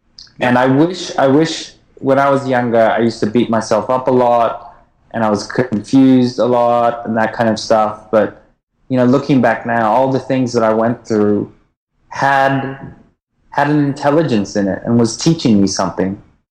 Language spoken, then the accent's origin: English; Queensland, Australia; now in Melbourne, Australia; So basically, if you want to come to the Great Barrier Reef, you come through my hometown.